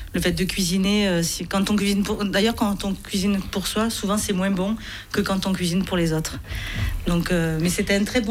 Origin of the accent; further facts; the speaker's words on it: Lirac, Occitanie, France; also born or lived in Avignon; Je suis née à Avignon, mais j'ai grandi dans un tout petit village dans le Gard qui s'appelle Lirac. Donc il n'y a que les amateurs de vin qui connaissent mon village.